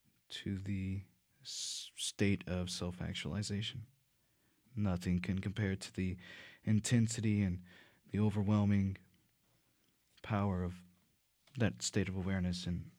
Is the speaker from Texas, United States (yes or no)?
yes; Robinson, Texas, United States; also born or lived in Waco / Falls City; I was born in Waco, raised in Robinson. Ended up moving from Robinson to graduate in Falls City, which is a small town, South Texas.